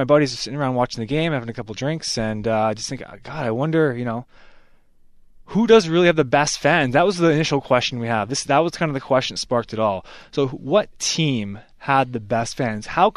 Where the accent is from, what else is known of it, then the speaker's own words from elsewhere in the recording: Vancouver, British Columbia, Canada; I'm from Vancouver